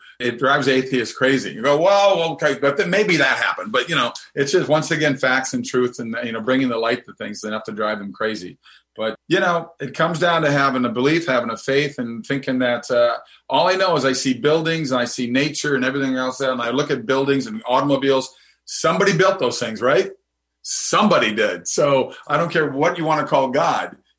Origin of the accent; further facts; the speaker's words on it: Minnesota, United States; I grew up in Minnesota